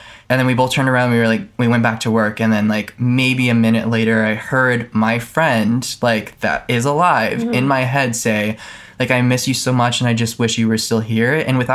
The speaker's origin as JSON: {"language": "English", "town": "Tucson", "region": "Arizona", "country": "United States", "said": "I'm from Tucson, Arizona."}